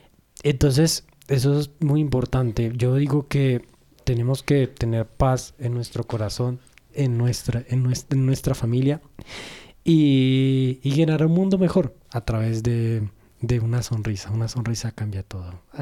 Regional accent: Armenia, Quindío, Colombia; also born or lived in Bogotá; Yo nací en Bogotá, sin embargo, yo me crié en la zona cafetera de Armenia.

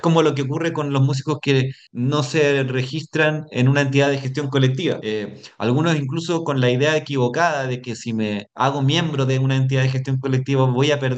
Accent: Colombia; yo soy un autor colombiano

